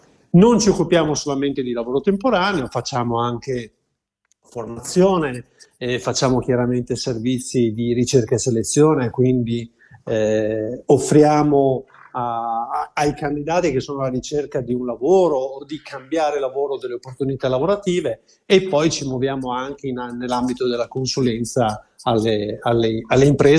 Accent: Veneto, Italy; accent: Venetian; si sentirà dall'accento che sono veneto

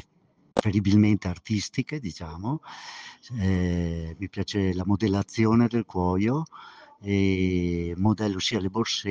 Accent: Grigno, Trentino-Alto Adige, Italy; sono da Grigno, provincia di Trento.

